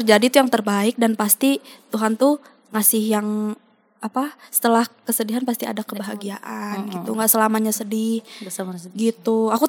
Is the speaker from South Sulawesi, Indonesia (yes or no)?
no; Lembang, West Java, Indonesia; sedangkan aku dari Lembang aja sendiri sampai Jakarta kan